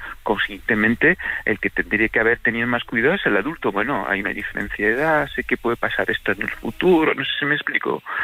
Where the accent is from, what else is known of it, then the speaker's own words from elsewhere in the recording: Gijón, Asturias, Spain; si quieres saber un poco más de dónde soy de Gijón.